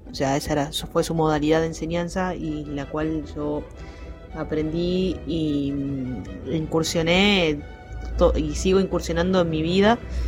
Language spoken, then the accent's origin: Spanish; La Matanza, Buenos Aires Province, Argentina; Me crié en La Matanza y toda mi infancia estuvo rodeada de música y sobre todo del folclore litoraleño.